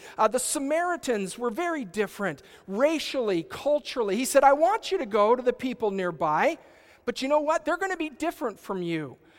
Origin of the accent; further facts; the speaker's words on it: United States; I had the privilege of going there because I'm an American.